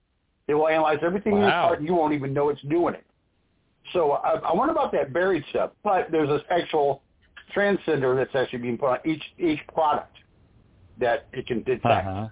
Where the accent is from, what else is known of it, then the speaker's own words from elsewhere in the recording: United States; because I'm an American.